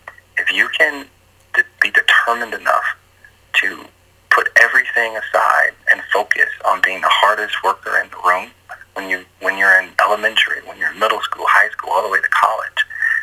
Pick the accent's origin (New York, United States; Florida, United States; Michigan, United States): Florida, United States; Jacksonville; Yes, 100%. And that was really the message of the day was really, hey, look, I grew up in this environment.